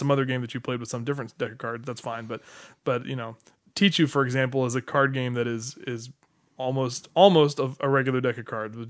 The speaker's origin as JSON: {"language": "English", "region": "Virginia", "country": "United States", "tie": "born or raised there", "said": "In my childhood, I grew up in Virginia"}